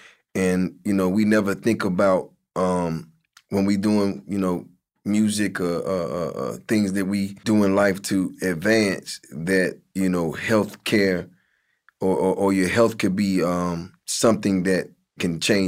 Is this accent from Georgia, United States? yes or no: yes; Atlanta, Georgia, United States; I know you being from Philly, like I'm being from Atlanta, like it's different types of cities.